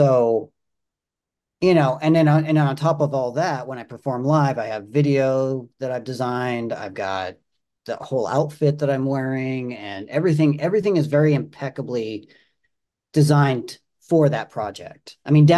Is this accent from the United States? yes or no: yes; Montana, United States; I've always loved since I was a kid growing up in Montana.